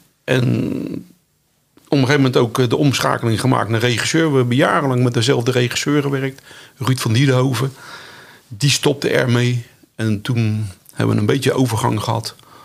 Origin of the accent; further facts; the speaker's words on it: Scheveningen, South Holland, Netherlands; Ik zeg altijd geboren en getogen op Scheveningen. En ik weet dat er ergens in het voorgeslacht een keer een Katwijks meisje tussendoor geslopen is.